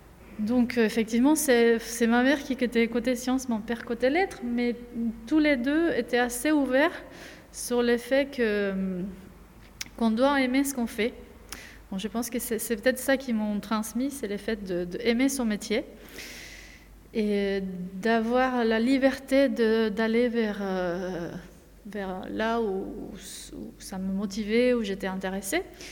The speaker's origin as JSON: {"language": "French", "country": "Cuba", "tie": "born or raised there", "second_language": "French", "moved": "as an adult", "lives_now": "France", "said": "je viens de Cuba, donc j'ai fait mes études de lycée et l'université au début à Cuba. Et j'ai continué avec un master ici en France. Donc, je suis venue en France pour le master à l'École Polytechnique."}